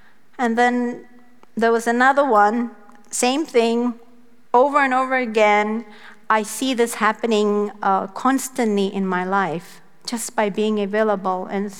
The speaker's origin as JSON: {"language": "English", "country": "Singapore", "said": "Well, I'm Indian. My dad is from India. I'm from Singapore, but I'm Indian."}